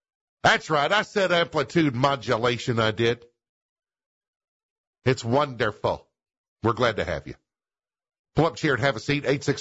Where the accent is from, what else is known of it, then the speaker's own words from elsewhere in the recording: Seymour, Tennessee, United States; After all that wildfire stuff that we had up in Ware's Valley, parts of Seymour, my hometown.